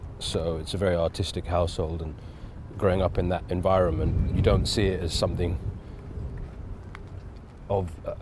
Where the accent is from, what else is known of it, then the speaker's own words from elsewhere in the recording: England, United Kingdom; even being Indian, but growing up in England, I was living two worlds at the same time. So I had the Indian culture and the British culture